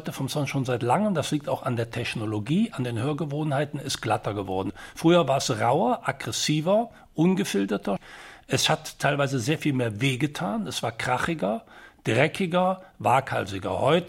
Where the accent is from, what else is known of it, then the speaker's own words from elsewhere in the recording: Cologne, North Rhine-Westphalia, Germany; Ich bin Kölner Künstler, Musiker